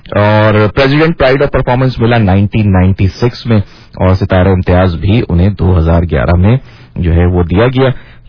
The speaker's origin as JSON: {"language": "Urdu", "country": "Pakistan", "tie": "born there", "said": "میرے باپ جو پاکستان میں پیدا ہوا, میں پاکستان میں پیدا ہوا, میرے بچے جو ہیں وہ بھی پاکستان میں پیدا ہوئے"}